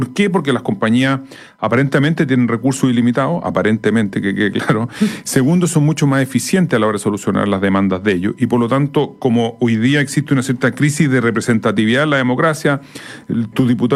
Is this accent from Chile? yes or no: yes; Chile; Usted no puede podemos aceptar como chileno que Antofagasta tenga las condiciones que tiene